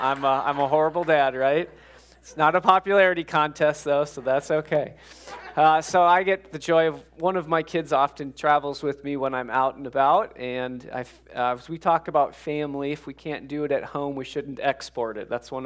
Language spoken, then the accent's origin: English; Minnesota, United States; I'm from Minnesota, so this is kind of higher up here in Michigan.